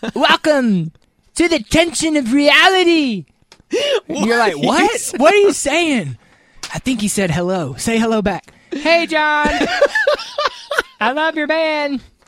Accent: the South, United States; accent: southern; It's my accent.

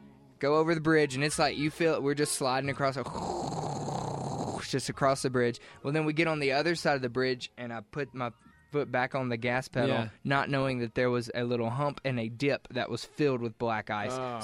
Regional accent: Mississippi, United States; Growing up in Mississippi, even just a little snow makes me nervous driving.

